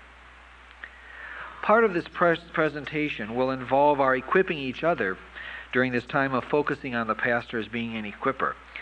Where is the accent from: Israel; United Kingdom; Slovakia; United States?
United States; Appleton, Wisconsin; It's legitimate. I grew up in Appleton. That's where the pad comes from.